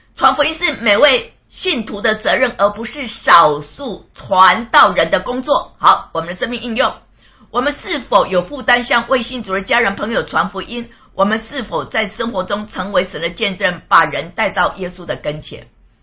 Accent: Kaohsiung, Taiwan; 他是高雄人，我也是高雄人。

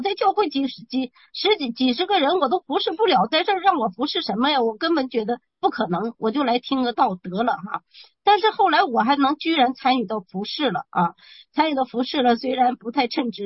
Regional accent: Northeast China, China; 那么冷的地方，我们东北人都知道

